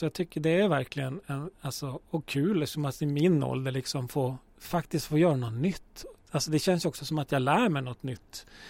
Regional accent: Luleå, Norrbotten County, Sweden; also born or lived in Arvidsjaur; bodde i Luleå fram till jag var 27, tror jag. Det är ändå en ganska stor del av ens liv. Alltså det, jag är född i Arvidsjaur, men familjen flyttade från Arvidsjaur när jag var 2. Så Luleå är ju liksom min barndom och min ungdom

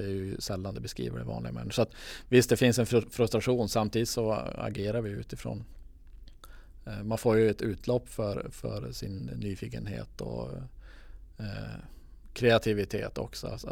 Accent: Luleå, Norrbotten County, Sweden; jag tänker då från Norrbotten, jag är ju född och uppvuxen i Luleå.

